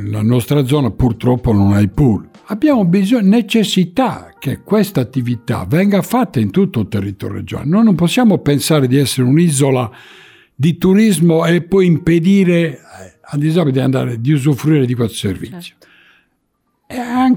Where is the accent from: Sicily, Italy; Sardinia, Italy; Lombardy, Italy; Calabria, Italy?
Sardinia, Italy; Cagliari; io sono di Sant'Elia, mi piace girare da quelle parti